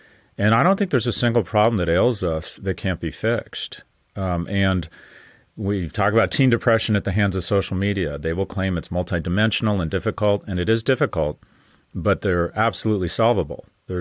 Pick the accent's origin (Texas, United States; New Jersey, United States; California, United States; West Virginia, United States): California, United States; born and raised in California, brief stint in investment banking, then graduate school